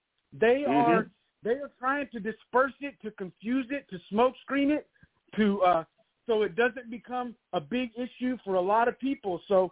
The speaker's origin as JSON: {"language": "English", "town": "Fort Worth", "region": "Texas", "country": "United States", "tie": "born or raised there", "said": "I'm from Fort Worth. I was born here and everything."}